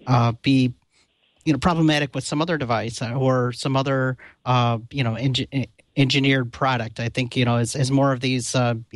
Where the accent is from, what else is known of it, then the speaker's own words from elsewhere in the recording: Wisconsin, United States; I can speak, you know, from my past experience growing up in Wisconsin